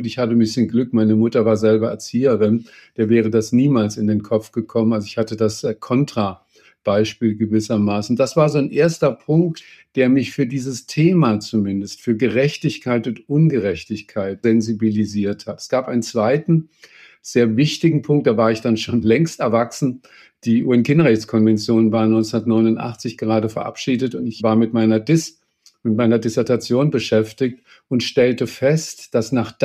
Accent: Baden-Württemberg, Germany; bin ich in Baden-Württemberg zur Schule gegangen

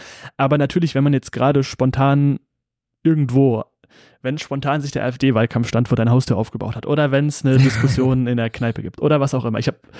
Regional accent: East Germany, Germany; mir persönlich als Ostdeutscher

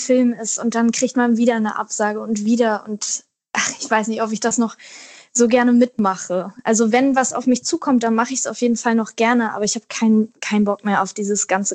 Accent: Wedel, Schleswig-Holstein, Germany; now in Berlin, Germany; Also meine Kindheit in Wedel war ganz toll. Ich habe ganz viele Freunde da und ich verbinde so viele tolle Momente mit der Stadt.

